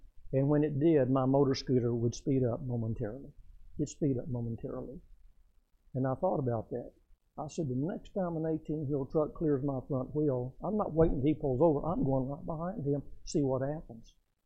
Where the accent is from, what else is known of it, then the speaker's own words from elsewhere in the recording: Waco, Texas, United States; also born or lived in Arlington, United States; So I lived in Arlington, Texas, but I was born and started growing up in Waco, Texas, which is about 100 miles south down back then, Highway 81, before 35 was completed.